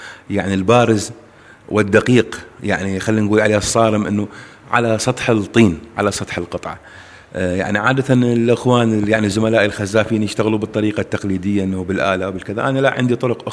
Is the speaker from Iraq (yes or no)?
yes; Iraq; فهذا الشيء إلى جذور يعني مغلى في القدم بالنسبة لنا كعراقيين يعني